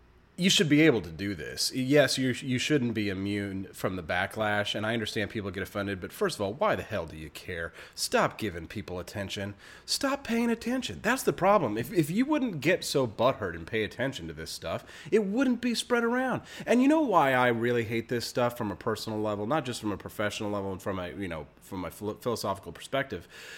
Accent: Missouri, United States; he was banned from ever participating or performing at the Missouri State Fair, again, my home state

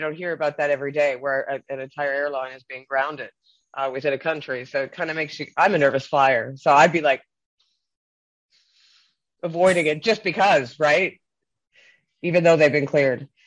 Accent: Canada; Canada. Oh, Canada, my home country.

